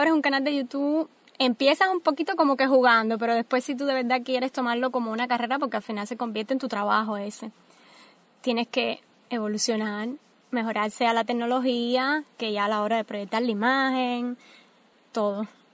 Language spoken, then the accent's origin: Spanish; Pinar del Río, Cuba; now in Miami, United States; Como buena pinareña y cubana, llegué tarde.